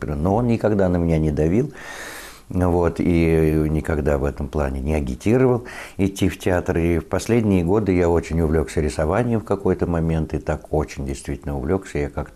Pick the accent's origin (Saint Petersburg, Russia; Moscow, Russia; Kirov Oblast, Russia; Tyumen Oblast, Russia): Moscow, Russia; born there; я действительно родился в Москве